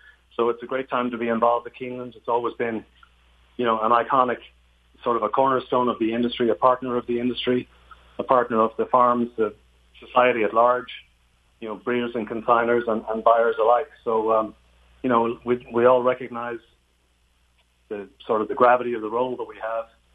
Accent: Ireland; now in United States; I mean, when I grew up in Ireland and was watching racing through the 80s

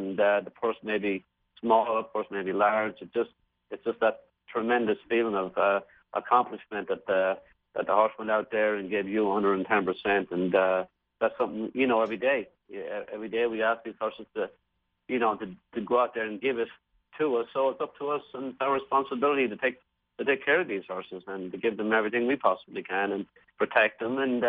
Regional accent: Ireland; growing up in Ireland, it's just such horse country.

